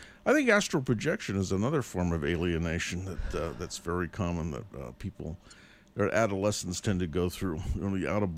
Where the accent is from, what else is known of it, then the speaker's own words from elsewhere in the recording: San Francisco, California, United States; I grew up in San Francisco, but for some reason I've always known a lot of Jewish people